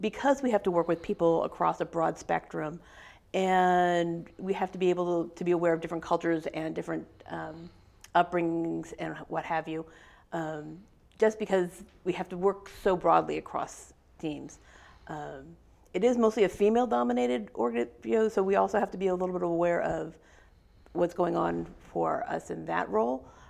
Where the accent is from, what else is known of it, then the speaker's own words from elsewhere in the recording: California, United States; Well, I'm a San Francisco Bay Area kid. My parents are born and raised in San Francisco. I'm basically fifth generation San Franciscan, which is pretty rare in the area.